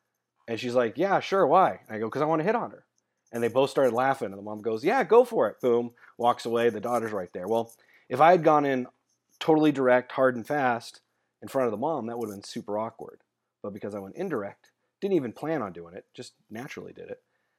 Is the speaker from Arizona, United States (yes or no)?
yes; Arizona, United States; I was like, hey, I'm from Arizona. Like, I've had walk-in showers.